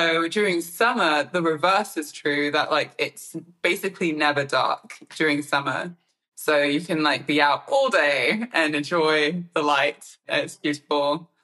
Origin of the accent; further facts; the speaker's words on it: Stockholm, Stockholm County, Sweden; English is a second language; going from being like growing up in Stockholm, Sweden, where we're a bit more in touch with nature. Yes, it's a city, but also like, there's a lot of nature around too.